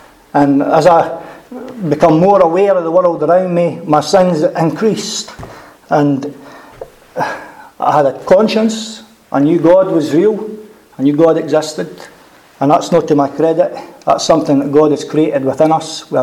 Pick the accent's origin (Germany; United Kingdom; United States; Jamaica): United Kingdom; Methil, Scotland; I'm 37 years old. I was born in 1974 in July, and born in a normal family, like most families. We were down to earth people, brought up here in Methil. And we were Roman Catholics, unpracticing Catholics.